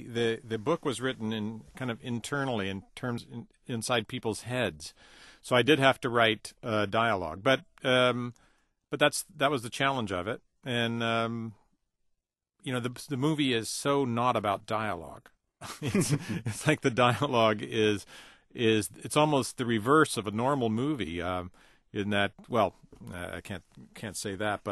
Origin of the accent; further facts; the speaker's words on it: Garden Grove, California, United States; now in Los Angeles, United States; I did. I grew up in Garden Grove, California.